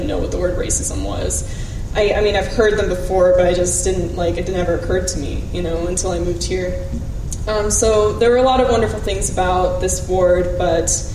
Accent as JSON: {"language": "English", "country": "Japan", "tie": "born or raised there", "also_born_or_lived": "United States", "said": "I was born in Japan, and I grew up between Japan and different places in the United States, back and forth as well."}